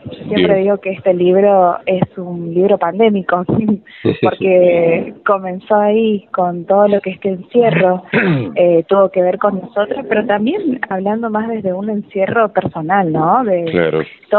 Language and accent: Spanish; Corrientes, Argentina; now in Córdoba, Argentina; Yo soy correntina, pero hace 10 años vivo en Córdoba.